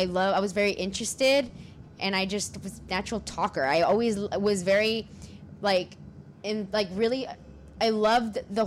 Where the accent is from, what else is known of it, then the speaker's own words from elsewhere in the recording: Whittier, California, United States; Oh, man. Yeah. I feel like Whittier is, you know, very, very Latino area for sure.